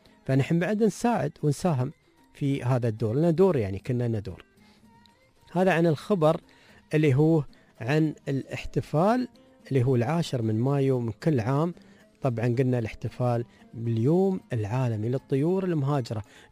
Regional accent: United Arab Emirates; عندنا في الإمارات 43 منطقة معلنينها رسميا كمحميات طبيعية

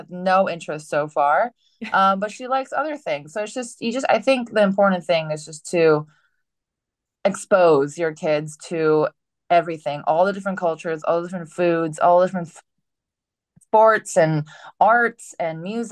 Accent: Hawaii, United States; You know, I think that growing up in Hawaii gave me a really unique set of experiences.

